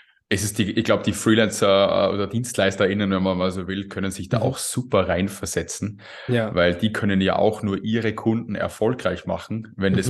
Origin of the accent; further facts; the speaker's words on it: Salzburg, Austria; bin Österreicher, bin Salzburger. Ich versuche meinen Dialekt einigermaßen in Grenzen zu halten.